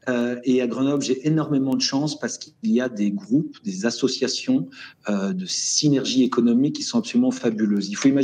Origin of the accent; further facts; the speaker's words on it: Belgium; de par mon origine. Moi, je suis belge, je viens du plat pays